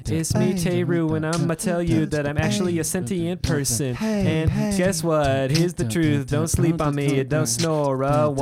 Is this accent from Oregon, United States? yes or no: no; California, United States; now in New York, United States; I know that I look like I was born yesterday, but I'm actually from New York.